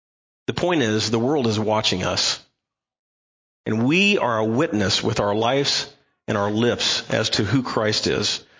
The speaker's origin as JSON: {"language": "English", "region": "Midwest", "country": "United States", "said": "I'm from Midwest."}